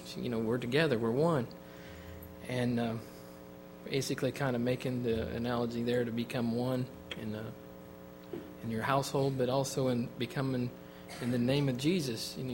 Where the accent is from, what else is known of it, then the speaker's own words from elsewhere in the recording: Wichita, Kansas, United States; of Brother Molno when growing up in the Wichita church.